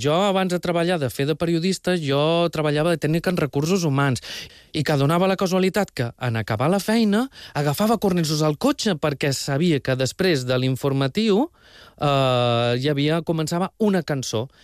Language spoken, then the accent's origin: Catalan; Catalonia, Spain; Jo sóc català i una rumba catalana no me pot faltar